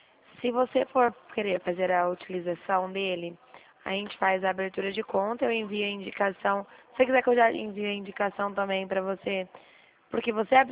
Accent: Dracena, São Paulo, Brazil; eu sou aqui de Dracena

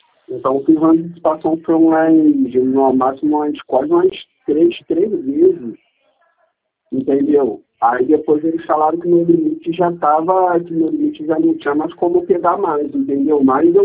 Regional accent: Rio de Janeiro, Brazil; eu sou do Rio, entendeu? Aí São Paulo também para mim não é favorável, eu sou do Rio.

